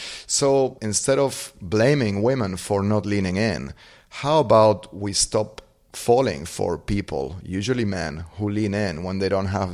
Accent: Argentina; Growing up in Argentina, you could see at any point in time the problems that incompetent leadership causes.

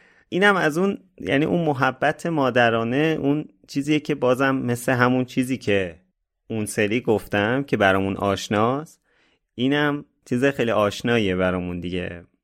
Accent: Tehran, Tehran Province, Iran; من مادر بزرگ پدر بزرگم همیشه شهرستان زندگی میکنن، ما تهرانیم

